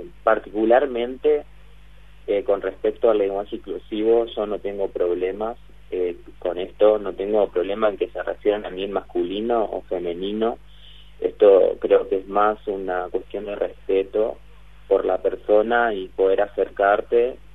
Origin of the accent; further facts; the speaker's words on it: Concepción del Uruguay, Entre Ríos, Argentina; soy el primero de Concepción del Uruguay. Soy el segundo de Entre Ríos.